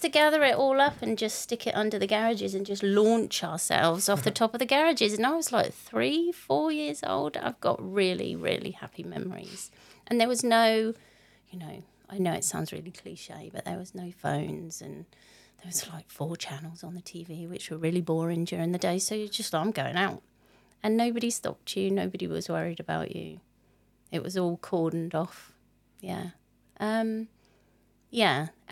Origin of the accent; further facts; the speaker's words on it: United Kingdom; also born or lived in Hong Kong; We lived there for a couple of years before we moved back to the UK.